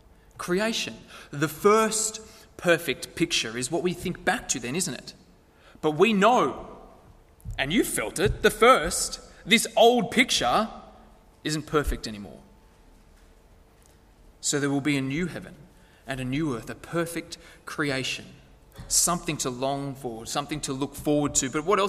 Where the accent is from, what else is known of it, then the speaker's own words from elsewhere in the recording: Lithgow, New South Wales, Australia; But me, growing up in Lithgow, the canal was the closest thing we had to the beach.